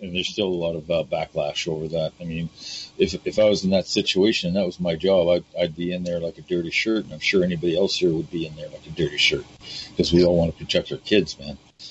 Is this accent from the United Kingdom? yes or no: no; Toronto, Ontario, Canada; And I grew up in Toronto, and I roamed the streets of Toronto.